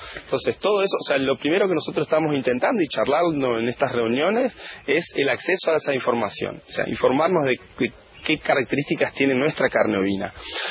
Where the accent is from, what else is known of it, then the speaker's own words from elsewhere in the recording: Paraná, Entre Ríos, Argentina; yo soy cocinero de Paraná, de la provincia de Entre Ríos.